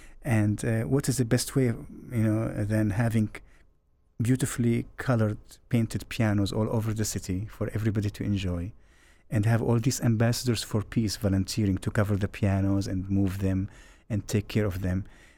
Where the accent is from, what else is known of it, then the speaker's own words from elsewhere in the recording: Germany; born there; English is a second language; I was actually born in Germany, and my parents are Syrians.